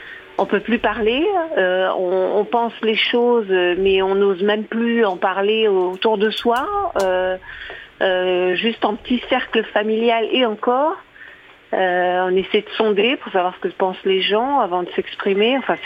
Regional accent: France; born there; Je suis née en France. De parents maghrébins qui ont donné leur vie pour la France

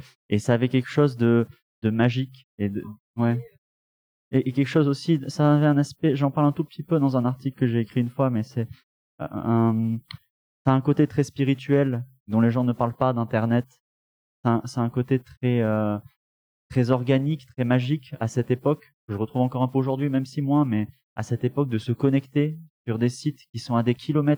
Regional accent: Rennes, Brittany, France; Alors, moi, du coup, je viens de Rennes, en France. Du coup, voilà, la capitale de la Bretagne.

